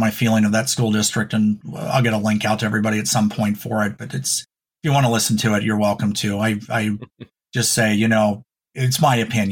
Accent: Reno, Nevada, United States; now in Oregon, United States; I live in Oregon. And when I grew up in Reno, I went to McQueen, and it was new at the time and considered one of the best.

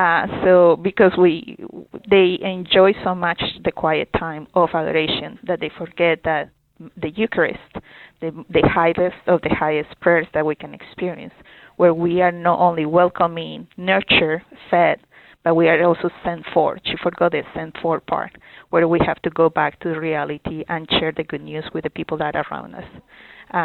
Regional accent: Colombia; now in United States; I was born in Colombia, raised in Colombia

